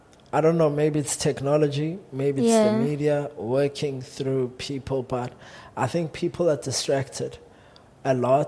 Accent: South Africa; Or it's me and I'm South African.

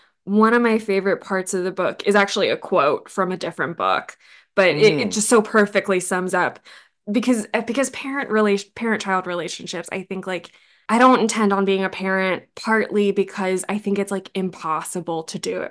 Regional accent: Washington, D.C. area, United States; I think I keep realizing how growing up outside of DC is a lot of people patting themselves on the back

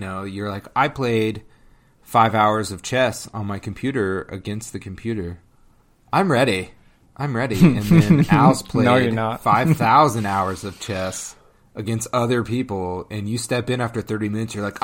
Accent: United States; See, I'm an American, and I really felt that till you said trying again and growing

